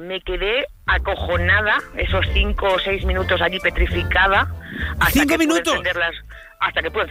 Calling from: Castellón de la Plana, Valencian Community, Spain; Llamo de Castellón.

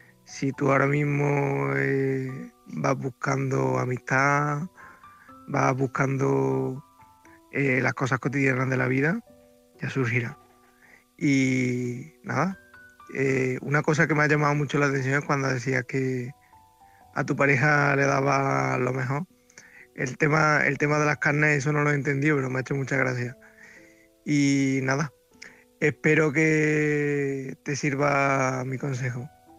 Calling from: Córdoba, Andalusia, Spain; corresponsal de Córdoba.

